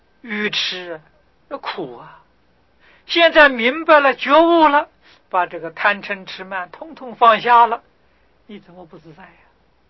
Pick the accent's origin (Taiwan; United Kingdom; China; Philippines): China; 实在是就阎浮提而论，我们中国人与菩萨的缘分尤其是深